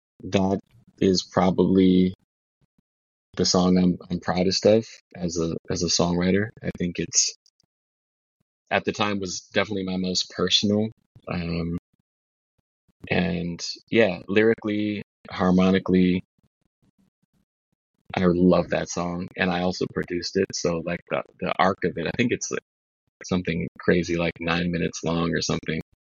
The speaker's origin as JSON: {"language": "English", "town": "Minneapolis", "region": "Minnesota", "country": "United States", "said": "I'm from the Midwest, you know, as well. from a city that most Americans don't know where it is that I've met. You know, they if I say … then they're, oh, yeah, that's where … is from. But they don't know where Minneapolis actually is"}